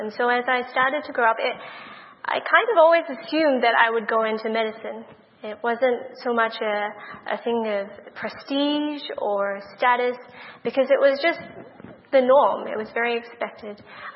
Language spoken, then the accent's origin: English; Australia; The exception to that was, to my dismay, the medical school in my home state.